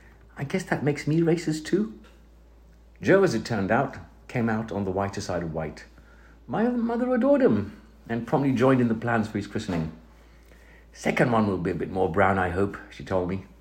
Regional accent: Mauritius; born there; I was born in Mauritius. I look Asian, or brown if you prefer.

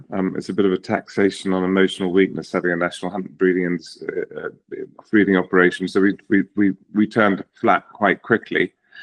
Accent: South West England, United Kingdom; I grew up in Gloucestershire, which is very much horse country in the UK, very close to Cheltenham Racecourse, which is sort of the home of national hunt racing.

